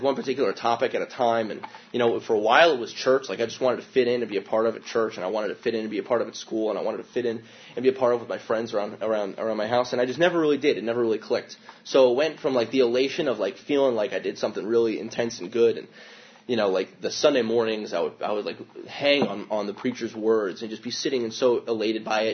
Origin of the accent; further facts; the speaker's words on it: New Jersey, United States; I was raised in the Church of Christ, in central New Jersey.